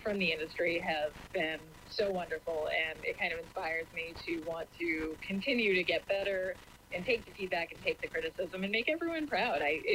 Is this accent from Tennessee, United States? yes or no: no; Lowell, Massachusetts, United States; And we didn't grow up with a lot of money, and horses were a lifetime away, it seemed, kind of growing up in Lowell, Massachusetts.